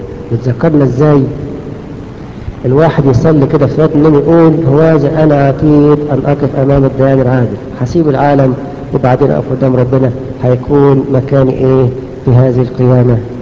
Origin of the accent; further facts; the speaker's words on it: Egypt; داخل على الثانوية العامة اللي هي قبل الجامعة عندنا في مصر